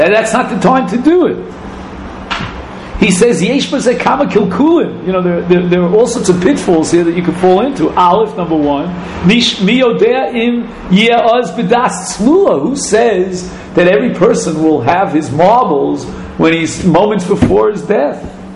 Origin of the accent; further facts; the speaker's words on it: Flatbush, New York, United States; I was raised in Flatbush.